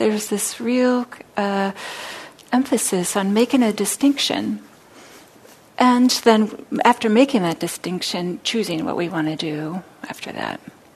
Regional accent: California, United States; I remember when I was young, I grew up here in the Bay Area

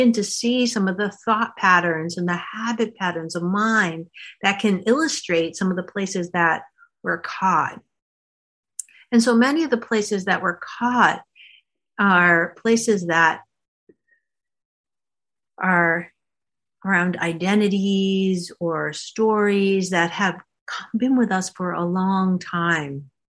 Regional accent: Ireland; I'm Irish. I should be having these baked potatoes.

